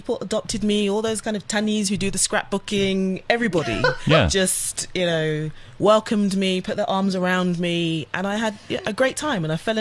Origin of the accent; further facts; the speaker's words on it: London, United Kingdom; So me and my two brothers, born and bred in London, so I'm a proper, solid Londoner. That's how I view myself.